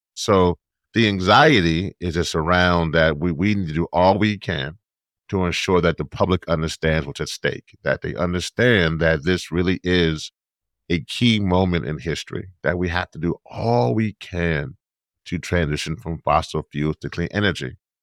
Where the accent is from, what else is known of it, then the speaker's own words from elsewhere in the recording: Louisiana, United States; trying to particularly go into my home state of Louisiana and try to help Cancer Alley not be Cancer Alley anymore.